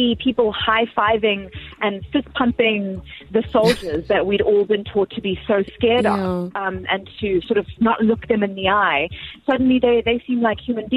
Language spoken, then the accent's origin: English; Zimbabwe; who was born and raised in Zim